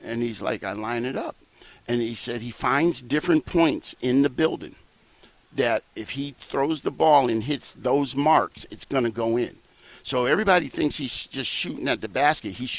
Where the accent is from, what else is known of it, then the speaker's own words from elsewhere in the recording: the South, United States; born there; We were, you know, in the South during that time. I was born in the South during Jim Crow. During Jim Crow era, I was born in a segregated hospital.